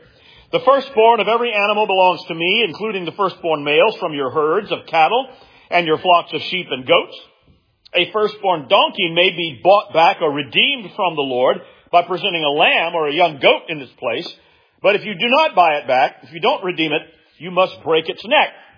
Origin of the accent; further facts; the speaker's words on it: Columbia, United States; I well recall that in the neighborhood where I grew up in Columbia, there was a grocery store, a chain store